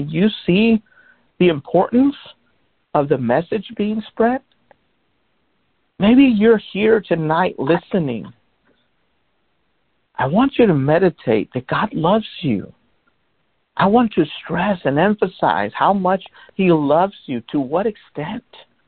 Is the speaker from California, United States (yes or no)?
yes; Los Angeles, California, United States; I grew up back in the 80s and 90s. I was born in South Central LA. And I grew up around that time.